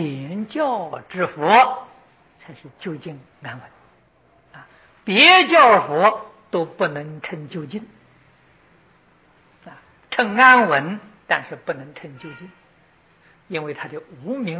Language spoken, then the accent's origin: Chinese; China; 我们中国人讲山窝，印度人讲黑白啊。